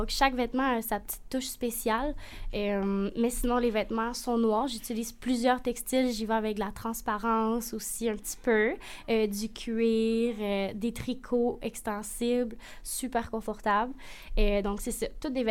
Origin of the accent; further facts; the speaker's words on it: Saguenay, Quebec, Canada; Parce que ben, je viens du Saguenay.